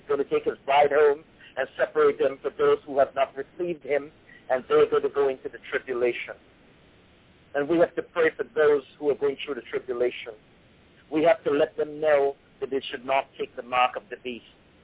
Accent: Trinidad & Tobago; born there; And this is the place where I was born in Trinidad.

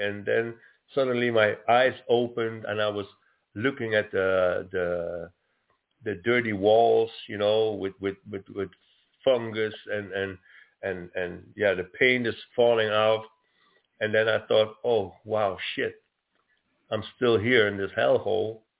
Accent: Netherlands; yes, I come from the Netherlands, but now I learn to speak Italian

